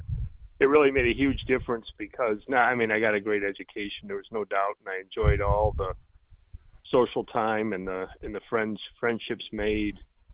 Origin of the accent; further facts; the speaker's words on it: Jamestown, United States; I was able to secure an internship here in my hometown of Jamestown